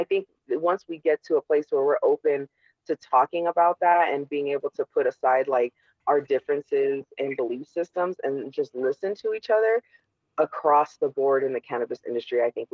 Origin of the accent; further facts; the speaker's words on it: California, United States; So, like, I came from California.